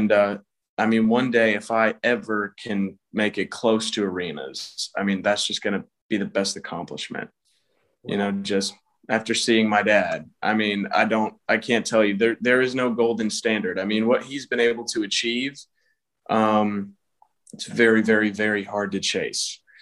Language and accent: English; Atlanta, Georgia, United States; I'm from Atlanta, Georgia, actually.